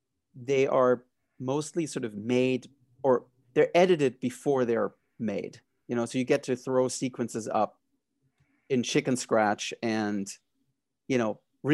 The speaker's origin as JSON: {"language": "English", "region": "Berlin", "country": "Germany", "tie": "born or raised there", "said": "I grew up in Berlin in Germany, so I fell in love with this sort of French Belgian comics"}